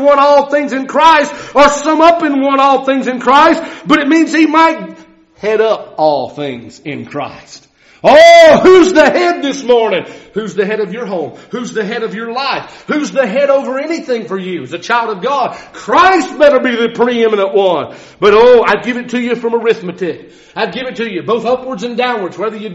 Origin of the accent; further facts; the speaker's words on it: Atlanta, Georgia, United States; I'm not native West Virginia. I'm from Atlanta, Georgia.